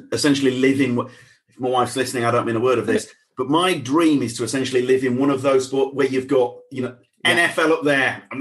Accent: Yorkshire and the Humber, United Kingdom; as a Yorkshireman, like I imagine like Ray Illingworth in the 60s.

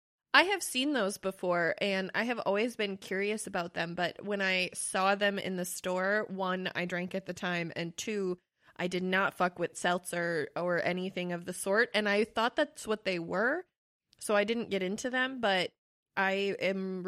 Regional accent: Wisconsin, United States; I mean, we're from Wisconsin.

